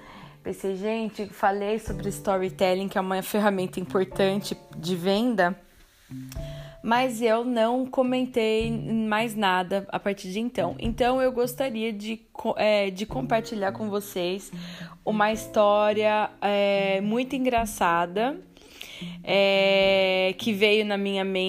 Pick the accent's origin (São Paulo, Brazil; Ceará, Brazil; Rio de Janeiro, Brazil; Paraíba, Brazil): São Paulo, Brazil; Sorocaba; moved away; eu sou de Sorocaba, né? Sou do interior de São Paulo, porém eu costumava passar as minhas férias na casa dos meus avós em São Paulo, ali na Vila Alpina.